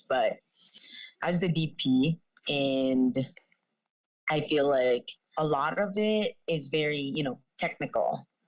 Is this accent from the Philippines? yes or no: yes; Philippines; I was more fresh from the Philippines, so I was telling them about like how the Tagalog sounds